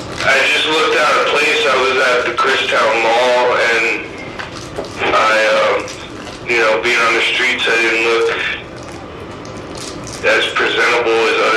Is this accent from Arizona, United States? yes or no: yes; Tucson, Arizona, United States; I'm from Tucson and my family is not in the best of health, and I had asked him numerous times if I was able to transfer to Tucson